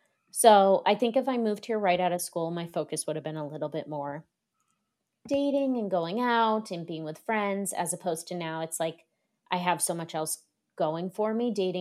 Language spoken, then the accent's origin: English; Boston, Massachusetts, United States; Since I grew up in Boston in dating there and I was on the apps